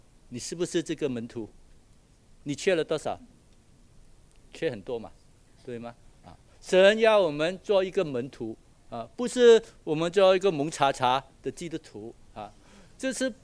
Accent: Guangdong, China; 好像我们广东人说啊

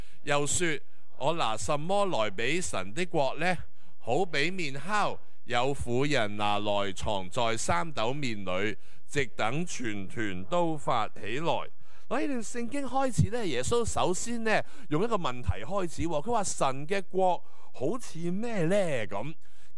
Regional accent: Hong Kong; 我哋香港人都系嗰啲啦，系咪啊？

